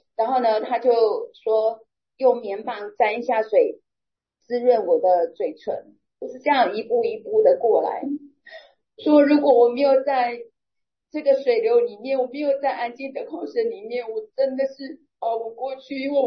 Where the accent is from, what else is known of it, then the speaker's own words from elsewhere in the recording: Tainan, Taiwan; 我来自台南，